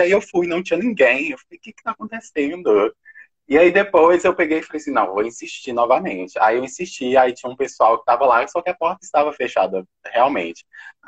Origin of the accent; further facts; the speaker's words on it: Teófilo Otoni, Minas Gerais, Brazil; eu sou do interior de Minas, né? Nordeste de Minas, vivi entre Teófilo Otoni, o interior de Teófilo Otoni, comunidade rural, e também uma comunidade rural pertencente a Itabacuri, é até o lugar que eu estou no momento, na casa da minha mãe